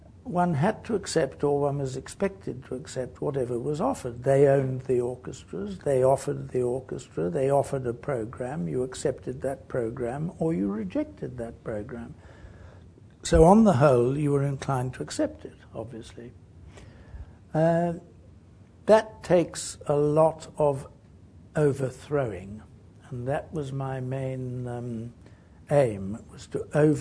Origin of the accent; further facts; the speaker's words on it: London, United Kingdom; now in Adelaide, Australia; You see, I had a huge advantage because I came from London.